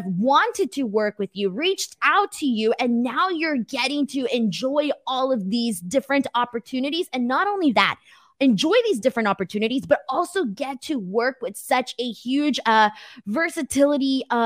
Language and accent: English; Los Angeles, California, United States; And I'm from Los Angeles.